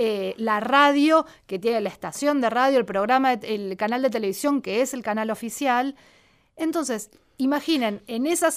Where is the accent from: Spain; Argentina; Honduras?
Argentina; hola, soy de Argentina.